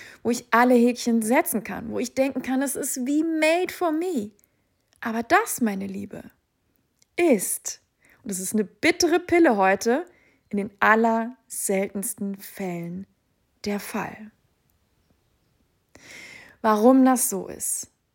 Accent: Sweden; Ich habe sie im Flieger gedroppt auf dem Weg hier nach Schweden. Ich bin in meinem Heimatland in einem wunderschönen Haus.

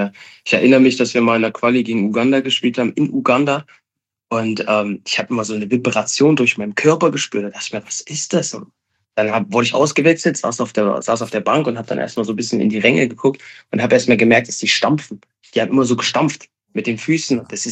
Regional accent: Halle, Saxony-Anhalt, Germany; Ich komme aus Halle, so. Ich bin damals ins Stadion gegangen.

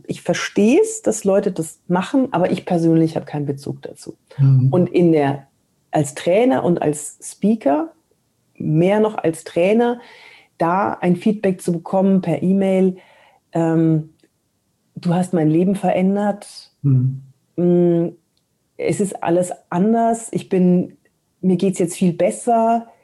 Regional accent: Cologne, North Rhine-Westphalia, Germany; Ich komme aus Köln

